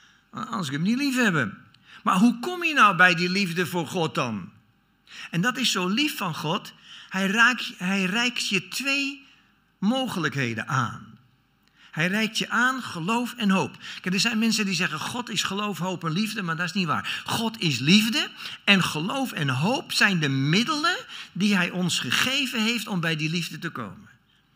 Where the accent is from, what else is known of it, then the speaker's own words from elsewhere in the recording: Netherlands; die waren toch wel een beetje lastig voor ons als Nederlanders.